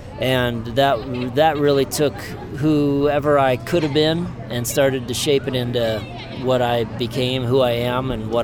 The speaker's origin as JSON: {"language": "English", "town": "Boulder", "region": "Colorado", "country": "United States", "tie": "born or raised there", "said": "So I grew up in Boulder, same house that my mom grew up in."}